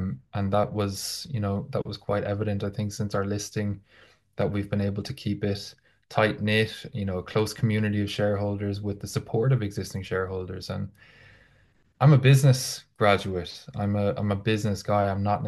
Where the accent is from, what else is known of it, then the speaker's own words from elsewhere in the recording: Dublin, Leinster, Ireland; I'm originally from Dublin, if that hasn't been obvious yet.